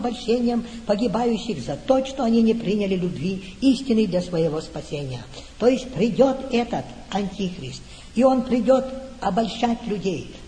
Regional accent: Russia; moved away; мы, выходцы из России, из коммунистической страны, сразу поймем, откуда это все идет.

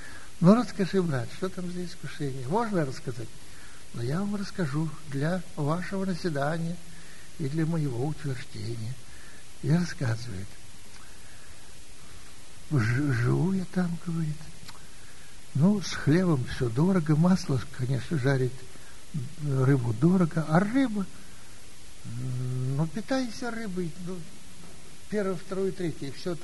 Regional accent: Moldova; Ну, мы тоже принимали, из Молдавии принимали участие.

